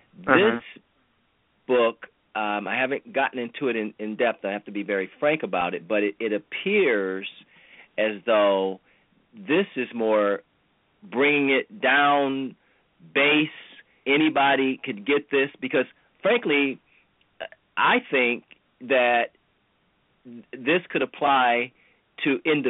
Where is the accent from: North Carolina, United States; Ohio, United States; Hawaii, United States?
Ohio, United States; Cleveland; Right now, we've had Ferguson, New York, my hometown, Cleveland.